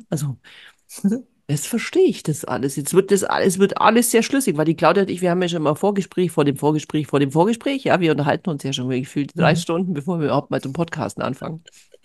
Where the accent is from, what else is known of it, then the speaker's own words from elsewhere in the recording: Augsburg, Bavaria, Germany; Außerdem komme ich aus der Ecke.